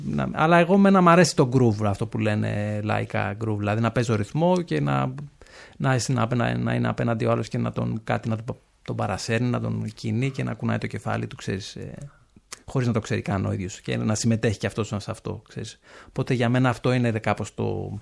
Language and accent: Greek; Salamina, Attica, Greece; also born or lived in Meliki; Εγώ με την αδερφή μου είμαστε δίδυμοι, γεννηθήκαμε στη Μελίκη, στη Βέρεια. Και μετά πρώτη δημοτικού πλέον γυρίσαμε στον τόπο της μητέρας μου, στη Σαλαμίνα.